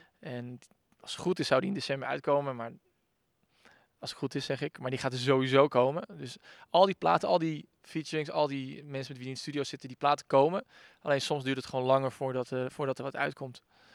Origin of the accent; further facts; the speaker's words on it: Castricum, North Holland, Netherlands; waar wij vandaan komen heb je zeg maar kermis, één keer in het jaar. Ja. Ik kom uit Castricum en dat is dan de feestweek.